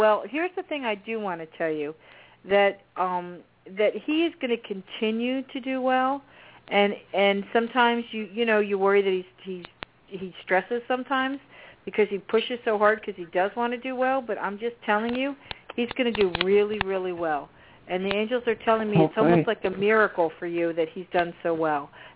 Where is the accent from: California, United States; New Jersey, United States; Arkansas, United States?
New Jersey, United States; I'm Italian too, but I'm from a Jersey Ital